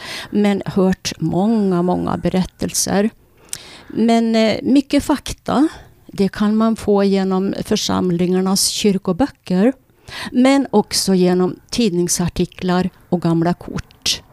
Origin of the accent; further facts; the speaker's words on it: Tångeråsen, Jämtland County, Sweden; Ja, jag är född och uppväxt i Tångeråsen. Har flyttat tillbaka hem så att säga på 80-talet.